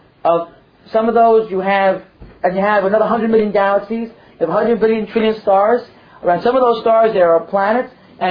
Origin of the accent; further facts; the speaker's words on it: New Jersey, United States; Not mine. I'm from New Jersey.